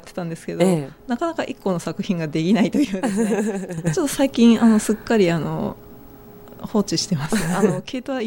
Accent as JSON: {"language": "Japanese", "region": "Kanagawa", "country": "Japan", "tie": "born or raised there", "said": "某地元の神奈川県の某球団を応援してはいるんですが"}